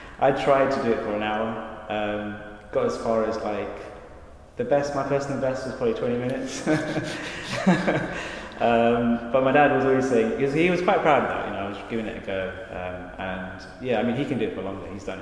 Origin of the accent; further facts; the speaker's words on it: London, United Kingdom; So I grew up in East London, and not many people in East London really think seriously about truth and God.